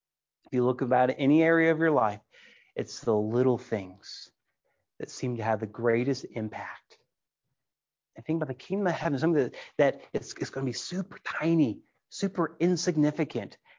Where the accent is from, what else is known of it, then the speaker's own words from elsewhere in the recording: California, United States; I've seen some wild mustard out in the field. I grew up in Central Valley.